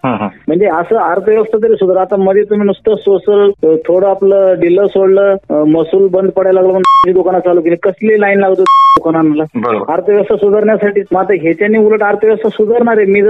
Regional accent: Pimpri-Chinchwad, Maharashtra, India; माझ्या एरियामध्ये एक झोपडपट्टी आहे मी जिथून वाढलो ती बालाजीनगर झोपडपट्टी पिंपरी चिंचवड मधले

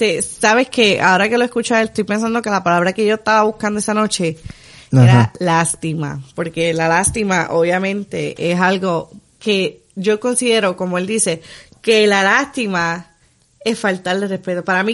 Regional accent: Puerto Rico

